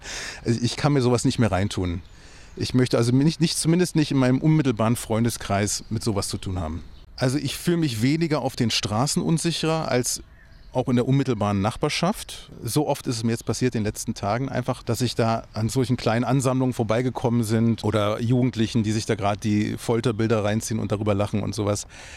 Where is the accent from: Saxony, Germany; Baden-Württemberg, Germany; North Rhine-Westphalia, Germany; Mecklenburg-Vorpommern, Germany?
North Rhine-Westphalia, Germany; Bonn; born there; now in Berlin, Germany; Ich bin in Bonn geboren, lebe seit 20 Jahren in Berlin und ich komme aus einer gemischten Ehe.